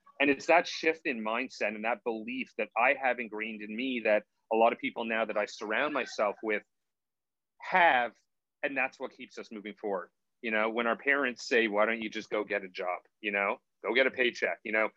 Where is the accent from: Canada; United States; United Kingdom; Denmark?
Canada; Montreal, Quebec; I grew up in Montreal, Canada. Even though it is considered a big metropolis, it's actually a very small town.